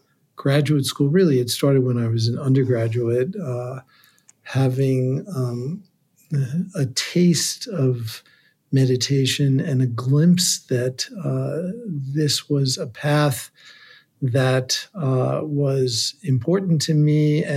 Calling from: Madison, Wisconsin, United States; I'm in our center, the Center for Healthy Minds at in Madison.

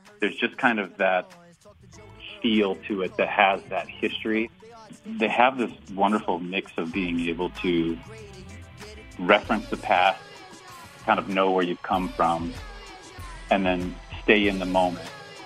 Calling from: Iowa, United States; I'm calling in from Iowa

